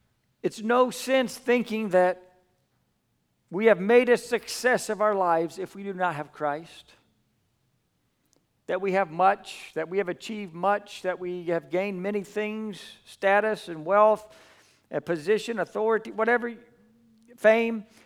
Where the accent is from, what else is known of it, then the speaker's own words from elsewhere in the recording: New Zealand; also born or lived in California, United States; I came from California, but most of you know I was just 5 years old when I came to New Zealand. So I'm more Kiwi than Californian, but all my family is Californian.